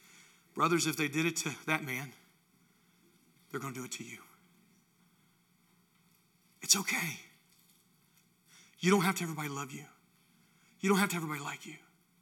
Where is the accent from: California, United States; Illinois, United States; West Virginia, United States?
West Virginia, United States; My dad, again, I came from West Virginia. We have sayings for everything.